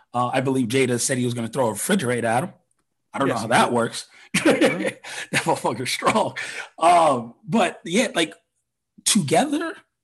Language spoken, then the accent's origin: English; Miami, Florida, United States; I'm from Miami. I don't live in Colorado.